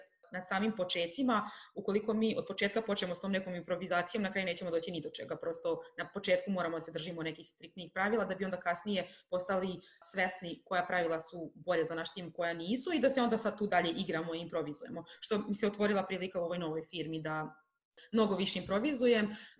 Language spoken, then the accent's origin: Serbian; Serbia; moved away as an adult; now in Ireland; ja sam prelazak iz Srbije u Irsku